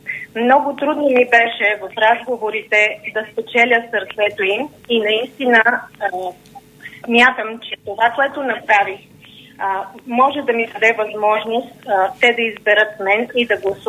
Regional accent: Sofia, Sofia City, Bulgaria; Защото аз съм укореняк в Столичани, родена съм в София

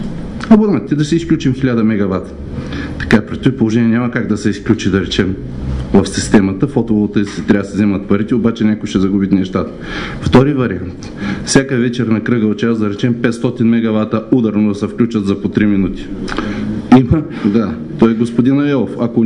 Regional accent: Veliko Tarnovo, Veliko Tarnovo Province, Bulgaria; от Велико Търно съм.

